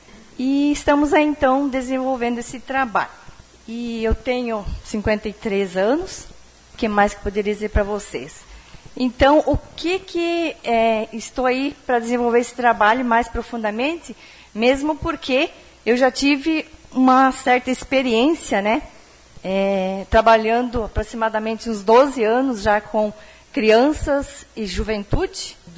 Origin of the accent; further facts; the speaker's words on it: Ampere, Paraná, Brazil; now in Erechim, Brazil; moro em Campo Erechim há aproximadamente 14 anos, sou natural de Ampere, Paraná.